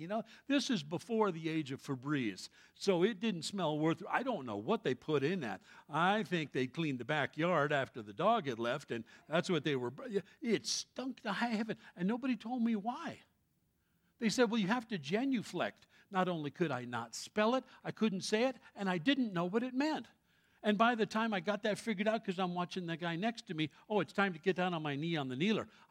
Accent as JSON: {"language": "English", "town": "New York City", "region": "New York", "country": "United States", "tie": "born or raised there", "said": "When I was a kid growing up, I grew up in New York City"}